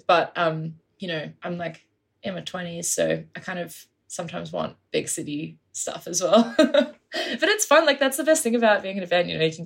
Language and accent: English; Canberra, Australian Capital Territory, Australia; also born or lived in London, United Kingdom; I moved here when I was like 7 from London actually. So I'm a UK born person, but I've lived in Canberra for a lot of my life.